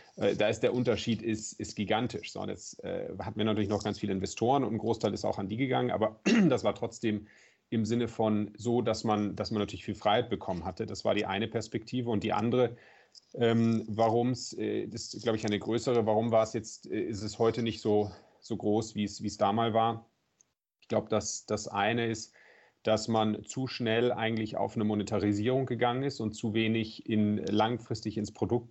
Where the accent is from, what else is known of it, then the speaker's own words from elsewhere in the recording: Southern Germany, Germany; Ich bin ja im Süden groß geworden, in der Nähe von den Bergen.